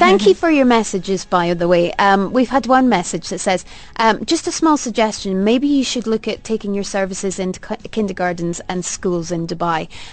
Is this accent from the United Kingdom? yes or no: yes; Scotland, United Kingdom; I'm from Scotland, but generally I tend to go to England.